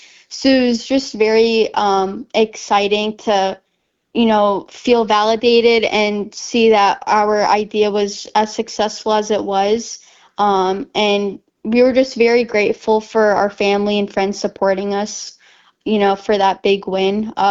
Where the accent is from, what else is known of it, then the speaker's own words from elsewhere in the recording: Bethel, Alaska, United States; I'm originally from Bethel, Alaska. I was born in Anchorage, but I've been raised in Bethel my entire life up until I graduated high school